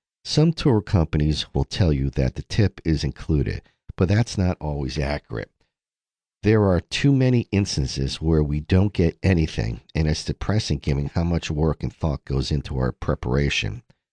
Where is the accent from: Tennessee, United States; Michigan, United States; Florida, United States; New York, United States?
Tennessee, United States; Memphis; I grew up in Memphis with older parents. My father was born in 1900, and I lived in a very sheltered life.